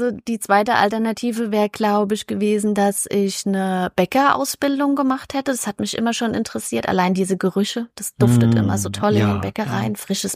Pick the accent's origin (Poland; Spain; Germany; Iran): Germany; Bechtheim, Rhineland-Palatinate; Ja, genau. Ich sag immer, ich bin in Gummistiefeln mit der Flasche groß geworden